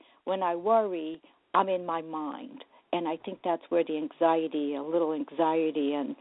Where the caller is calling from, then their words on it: New Jersey, United States; I'm from New Jersey.